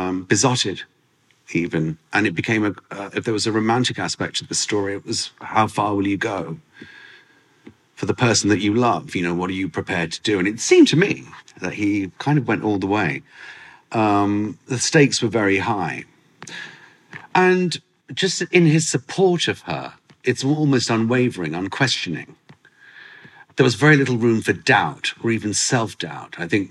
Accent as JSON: {"language": "English", "region": "London", "country": "United Kingdom", "tie": "born there", "said": "I was born in Europe. I was born in London. So the way I think is European."}